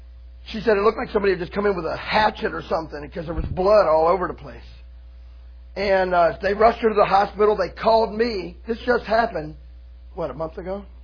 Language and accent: English; Florida, United States; I'm from Florida. I don't like cold, okay?